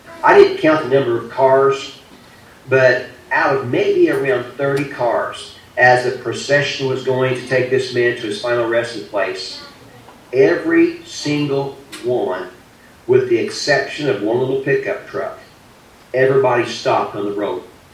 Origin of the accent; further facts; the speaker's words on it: Bone Gap, Illinois, United States; It was my hometown, about 6 miles south of Albion, of Bone Gap.